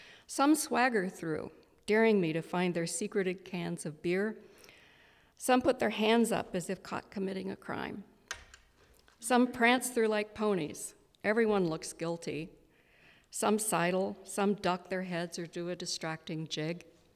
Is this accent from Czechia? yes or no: no; Kansas, United States; I'm from Kansas. And Quivira is a wildlife refuge not far from my grandfather's farm, actually, but I had never visited it until I went back to Kansas a few years ago